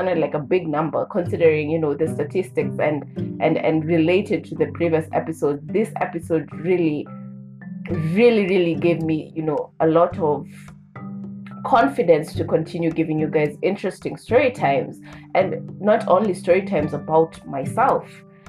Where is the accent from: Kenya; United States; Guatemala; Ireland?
Kenya; I'm a citizen. I'm a Kenyan citizen, and I'm a citizen to the Gen Z.